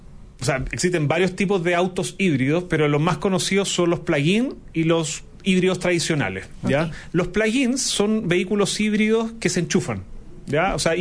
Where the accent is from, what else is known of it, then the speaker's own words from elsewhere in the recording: Chile; Y a veces no lo valoramos tanto. Cuando salimos de Chile nos damos cuenta de lo importante que es.